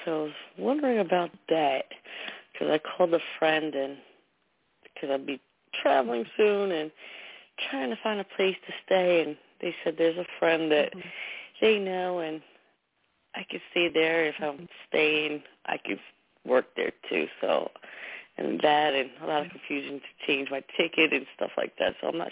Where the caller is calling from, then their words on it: New Jersey, United States; from New Jersey.